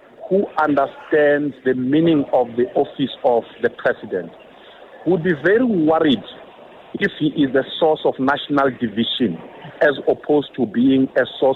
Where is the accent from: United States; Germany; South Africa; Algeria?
South Africa; Cape Town, Western Cape; I am from Cape Town